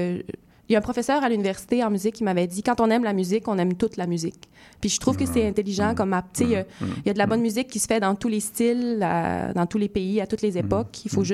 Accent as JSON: {"language": "French", "region": "Quebec", "country": "Canada", "lives_now": "Montreal, Canada", "said": "Moi, je suis originaire du Lac-Saint-Jean."}